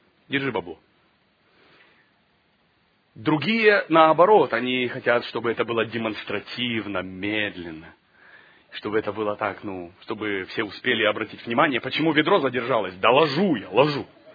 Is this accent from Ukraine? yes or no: yes; Ukraine; я сам с Украины, все нормально.